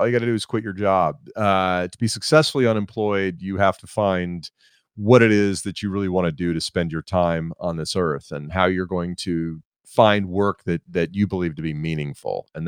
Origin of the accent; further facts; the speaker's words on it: Atlanta, Georgia, United States; Yeah, well, I'm from Atlanta and I live in Atlanta now.